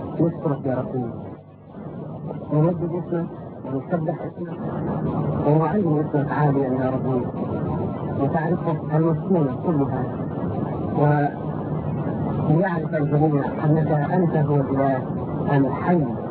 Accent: Egypt; moved away; إحنا مدينة من مصر وتركنا وطننا ورانا

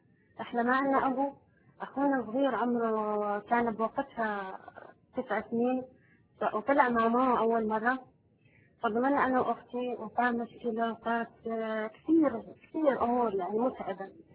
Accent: Iraq; وإحنا من العراق أصلنا، من جنب العراق.

